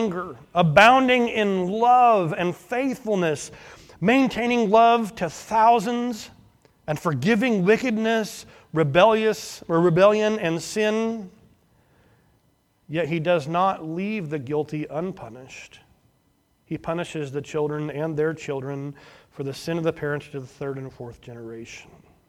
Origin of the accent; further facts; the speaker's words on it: Broadwell, Illinois, United States; also born or lived in Sandpoint, Idaho; I remember as a kid, growing up in Broadwell, Illinois, or even in Sandpoint, Idaho